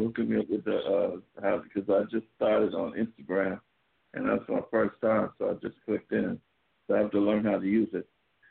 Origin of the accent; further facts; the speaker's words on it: San Francisco, California, United States; I'm from San Francisco.